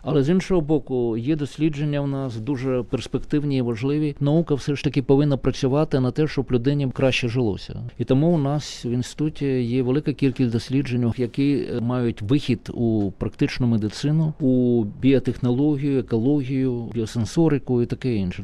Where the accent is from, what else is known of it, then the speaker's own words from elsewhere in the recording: Kyiv, Ukraine; Так, я киянин.